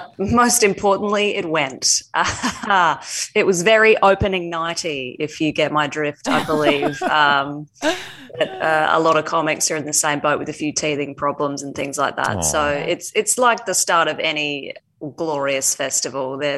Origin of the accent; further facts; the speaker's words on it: Western Australia, Australia; also born or lived in England; thought that maybe I would be hanging out in my hometown in regional WA for a couple of weeks till it all blew over and into my third year of being back in Australia.